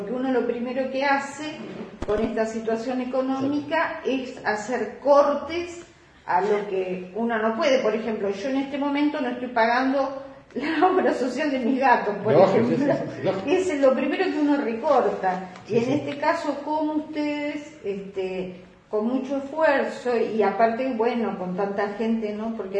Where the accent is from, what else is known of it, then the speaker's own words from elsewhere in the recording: Buenos Aires, Argentina; yo soy de Parque Patricios y siento lo mismo por mi barrio que vos sentís por Pompeya